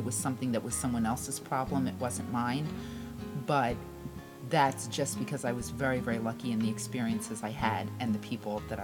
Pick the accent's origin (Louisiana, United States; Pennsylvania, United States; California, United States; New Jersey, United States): Pennsylvania, United States; Philadelphia; because we had the really great luxury of growing up in Mount Airy. And if you know anything about Mount Airy, what you know is that it was nationally one of the first integrated neighborhoods in the United States